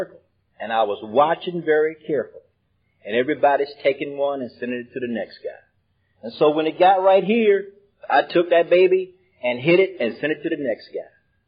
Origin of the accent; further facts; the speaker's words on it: Durham, North Carolina, United States; also born or lived in Baltimore; You see, I remember being a little kid in Durham, North Carolina